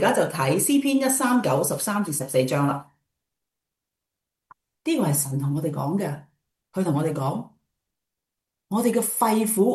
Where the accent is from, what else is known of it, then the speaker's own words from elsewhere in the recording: Chaozhou, Guangdong, China; 咁我哋潮州人咧就系、是、相信一样嘢咧，仔就好，女就唔好嘅